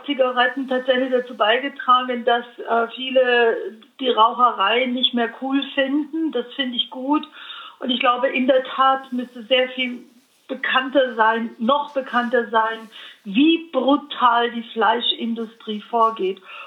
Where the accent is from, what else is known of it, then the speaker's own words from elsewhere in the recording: Bavaria, Germany; Ich komme aus dem Allgäu. Ich komme aus dem Allgäu